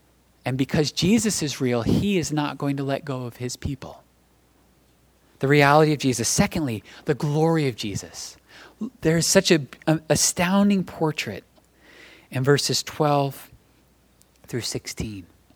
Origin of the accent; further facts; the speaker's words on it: New Jersey, United States; I grew up in South Jersey, and we used to love, as a family, go to Ocean City.